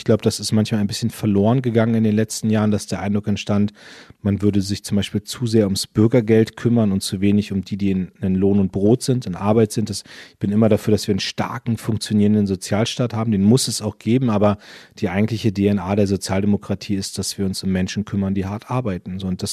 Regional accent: Northern Germany, Germany; was für mich als Norddeutscher sehr spannend war

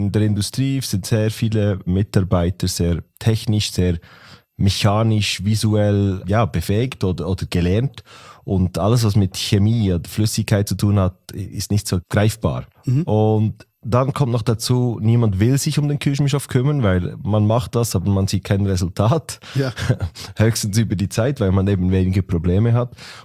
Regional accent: Bern, Switzerland; Man hört es an meinem Akzent. Ich bin vielleicht aus Italien. Nein, ich bin aus der Schweiz, aus Bern, in der Nähe von Bern zu Hause.

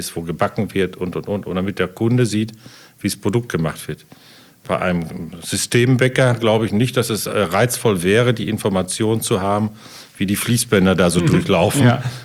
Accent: Dortmund, North Rhine-Westphalia, Germany; now in Lemgo, Germany; Also ich bin ja auch ein eingekaufter Lipper oder Lemgoer. Ich bin ja eigentlich Dortmunder

